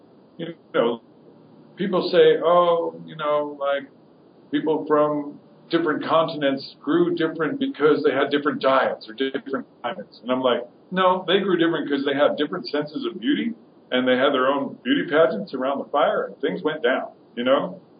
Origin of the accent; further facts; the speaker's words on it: Woodstock, New York, United States; I grew up in Woodstock, New York, and this is sort of like the center of hippie culture.